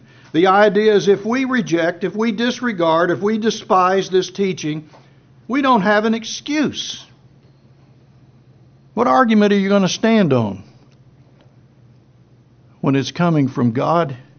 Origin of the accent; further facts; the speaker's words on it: Plainview, Texas, United States; Growing up in Plainview, Texas, it's almost that kind of talk.